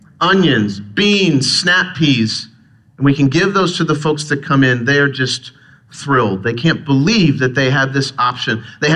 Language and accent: English; Pennsylvania, United States; Now, where I grew up in Pennsylvania, the German family that I had, the Germans are a part of my family, they did actually harvest dandelion and they made salad.